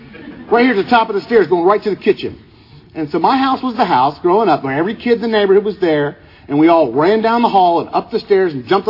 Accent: Tampa, Florida, United States; you know, I grew up in Tampa

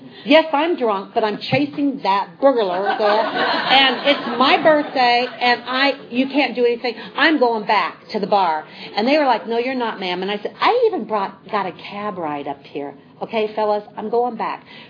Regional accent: Iowa, United States; And I am from Iowa, but I'm terrified of tornadoes.

